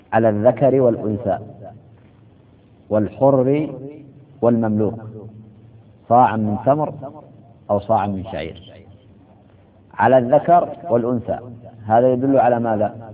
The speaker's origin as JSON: {"language": "Arabic", "country": "United Arab Emirates", "said": "اليوم عندنا في الإمارات خدم وخادمات يأتون بهؤلاء من بلاد بعيدة"}